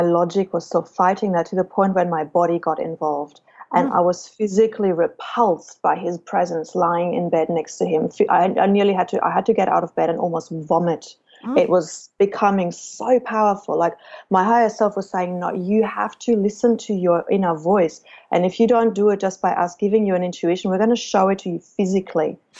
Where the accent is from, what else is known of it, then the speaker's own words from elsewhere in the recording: Germany; growing up in a society, I chose Germany as my home country